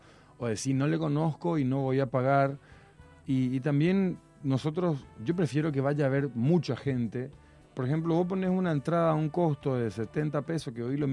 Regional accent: Paraguay; now in Córdoba, Argentina; yo, por ejemplo, me vine de Paraguay a Córdoba diciendo, voy a seguir aprendiendo, voy a formarme.

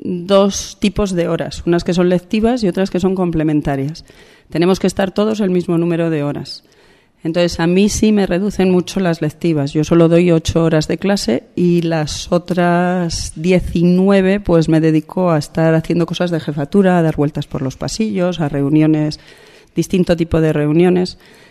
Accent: Logroño, La Rioja, Spain; Soy de Logroño, trabajé muchos años fuera de la comunidad de La Rioja y vine hace pues 12 años, estuve 4 años en Calahorra y ahora llevo aquí estos 8.

